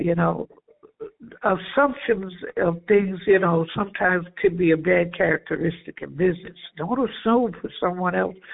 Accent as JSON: {"language": "English", "town": "Blackstone", "region": "Virginia", "country": "United States", "tie": "born there", "said": "had it rough in New York, but I wasn't born in New York. I was born in Blackstone, Virginia. So I came back home"}